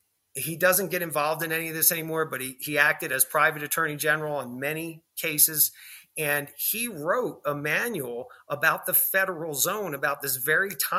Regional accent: New Jersey, United States; born there; I was born in New Jersey. I'm a New Jerseyan.

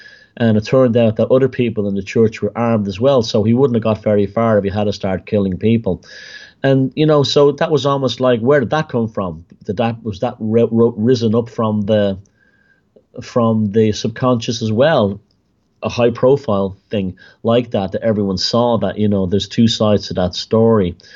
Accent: Ireland; You're going to tell us we're not Irish? This kind of thing? Or that we're something else?

